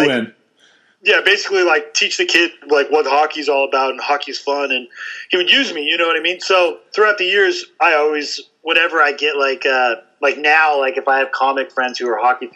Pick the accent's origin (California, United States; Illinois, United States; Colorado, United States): California, United States; No, we're all from Southern California, but he moved out there.